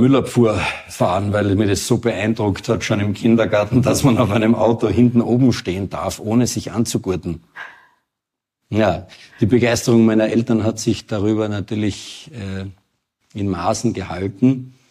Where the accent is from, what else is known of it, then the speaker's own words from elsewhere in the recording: Styria, Austria; Das Aufwachsen war in der Steiermark, wir sind aus der Steiermark.